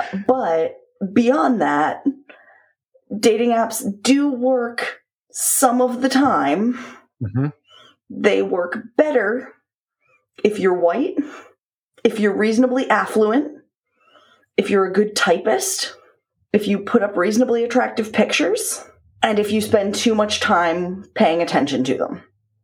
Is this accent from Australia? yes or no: no; New England, United States; Look, I'm not actually mean. I'm from New England.